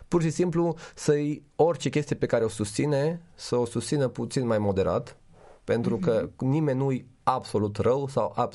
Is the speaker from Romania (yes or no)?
yes; Romania; Pentru că noi ca și români cred că suntem foarte empatici, știi? De-aia cred că există multă corupție în România, pentru că pe toată lumea ajutăm și așa mai departe.